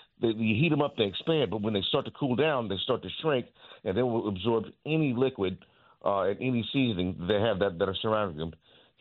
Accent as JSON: {"language": "English", "town": "Rayne", "region": "Louisiana", "country": "United States", "tie": "born or raised there"}